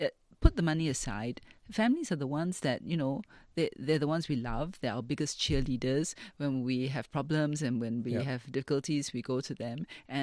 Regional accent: Singapore; we're Singaporean.

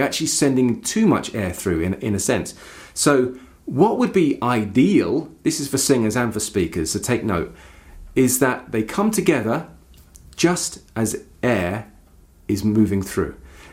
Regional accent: London, United Kingdom; I am from London, and I often have a vocal onset which is stop, start very quickly.

